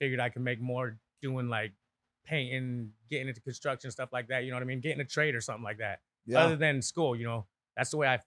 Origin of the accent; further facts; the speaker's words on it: Idaho, United States; born there; We're born on the west side of the river, you know what I mean, in Idaho.